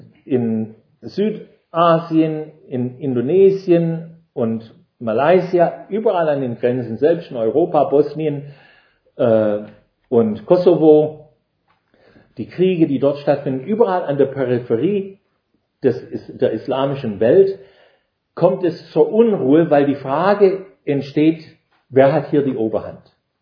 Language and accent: German; Ontario, Canada; now in Germany; In meiner Heimat in Kanada, in Ontario, in der Provinz Ontario